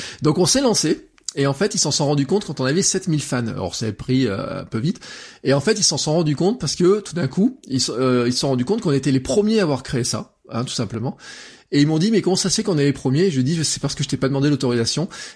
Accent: Auvergne-Rhône-Alpes, France; moi, en tant qu'Auvergnat, je voudrais avoir de l'information de ma collectivité

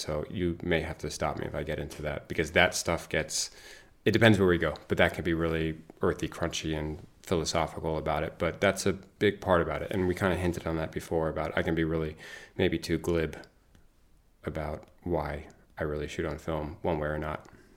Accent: United States; So, I grew up in the States, but my mom's family is all from Yorkshire.

